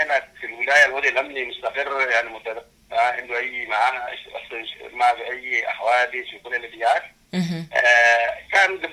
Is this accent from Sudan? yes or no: yes; Sudan; now in South Sudan; احنا جالية سودانية في ولاية الوحدة.